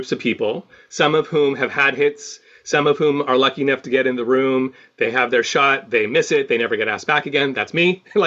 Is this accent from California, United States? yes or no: yes; San Francisco, California, United States; now in Los Angeles, United States; No, I'm from San Francisco.